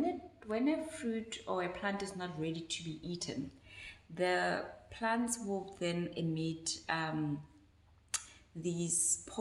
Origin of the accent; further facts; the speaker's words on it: Rustenburg, North West, South Africa; And I come from Rustenburg.